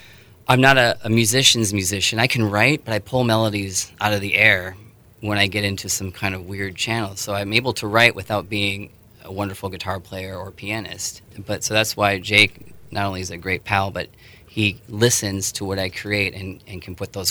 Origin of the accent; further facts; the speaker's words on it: Houston, Texas, United States; And the older I got, I really came back to my roots with country growing up in Houston.